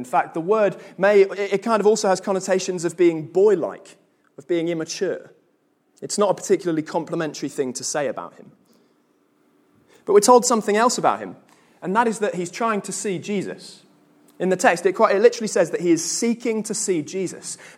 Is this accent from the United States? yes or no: no; United Kingdom; the United Kingdom, and the Olympic torch relay happened all around the country, and it passed through my hometown.